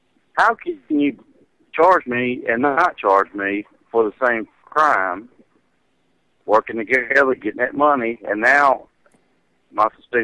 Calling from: North Carolina, United States; Yes, I'm calling from North Carolina.

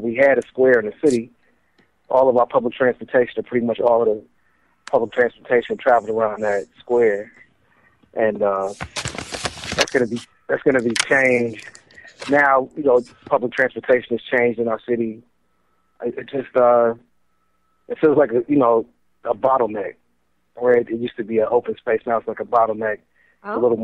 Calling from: Cleveland, Ohio, United States; I'm in Cleveland, Ohio.

